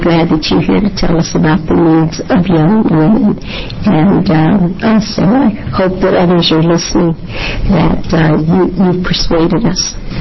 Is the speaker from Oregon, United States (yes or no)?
yes; Portland, Oregon, United States; I grew up in Portland and I grew up in Northeast. And I live Northeast.